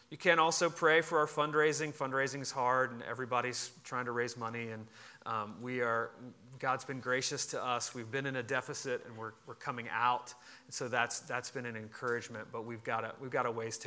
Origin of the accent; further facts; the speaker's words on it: Richmond, Virginia, United States; I grew up here in Richmond, graduated from Hermitage High School, went to Virginia Tech, finished my undergrad at Virginia Tech, came back to Richmond